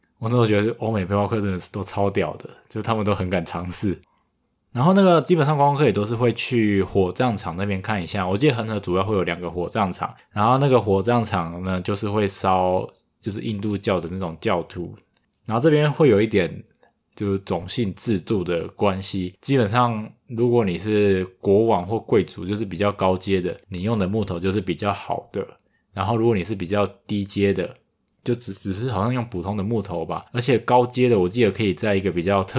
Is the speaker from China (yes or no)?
no; Taiwan; 我前面说我就说我是台湾人的